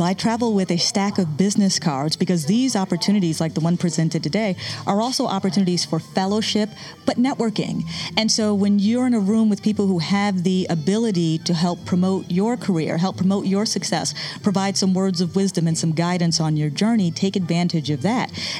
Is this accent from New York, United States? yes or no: yes; Syracuse, New York, United States; I know for me, growing up in upstate New York, I'm originally from Syracuse